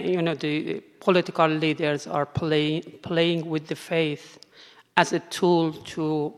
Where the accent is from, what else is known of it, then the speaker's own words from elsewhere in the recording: Iran; English is a second language; from Iran. I'm doing my sabbatical here in CJP.